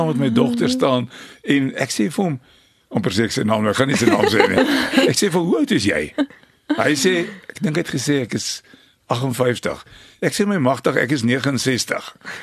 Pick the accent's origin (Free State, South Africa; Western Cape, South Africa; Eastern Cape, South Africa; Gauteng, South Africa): Free State, South Africa; Ek het in die Vrystaat groot geword op 'n plaas en in die platteland